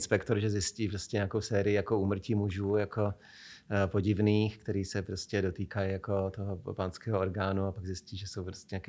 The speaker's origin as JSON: {"language": "Czech", "town": "Hradec Králové", "region": "Hradec Králové Region", "country": "Czechia", "tie": "born or raised there", "said": "narodil jsem se, vyrůstal jsem v Hradci Králové"}